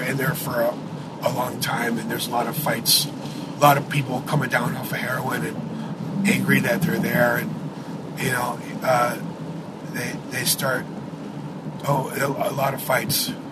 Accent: Chicago, Illinois, United States; And then I moved here because my family's here and I grew up here in Chicago, and it's not too hard to find here either.

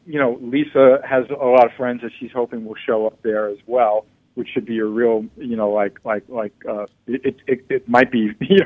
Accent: Queens, New York, United States; my friend Mike Katz, who I grew up with in Jackson Heights in Queens

